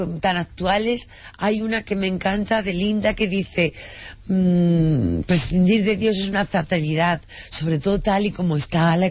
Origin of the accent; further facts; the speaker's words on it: Andalusia, Spain; yo que soy andaluza